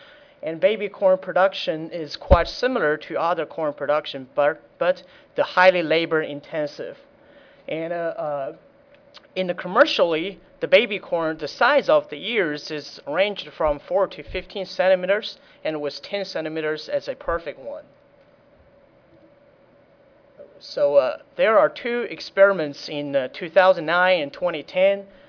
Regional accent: China; English is a second language; now in United States; I come from Western Kentucky University and stayed here about 3 years and come from China

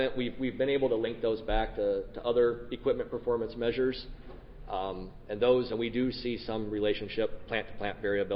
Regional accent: Champaign, Illinois, United States; I'm from Champaign and Illinois grad too.

